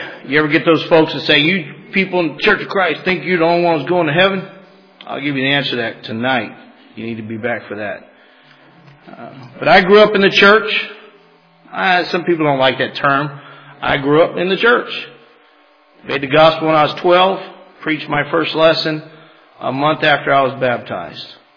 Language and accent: English; Madera, California, United States; So I grew up in Madera, California, about 5 hours north of here.